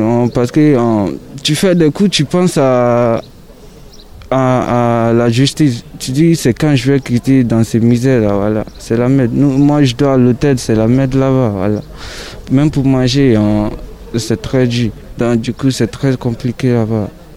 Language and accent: French; Côte d’Ivoire; moved away; moi je suis ivoirien, si on est quitté en Côte d'Ivoire pour venir jusqu'à ici